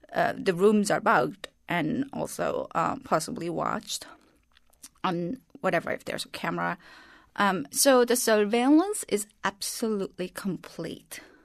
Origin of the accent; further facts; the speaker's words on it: South Korea; now in United States; I was born and raised in South Korea into a family that was divided by the war.